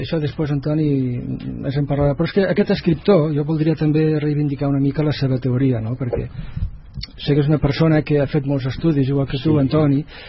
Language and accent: Catalan; Lleida, Catalonia, Spain; Jo sóc de Lleida, tu